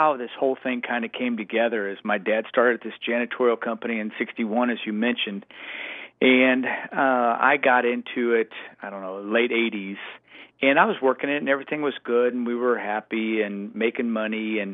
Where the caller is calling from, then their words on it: Kansas City, Missouri, United States; Kansas City, Missouri.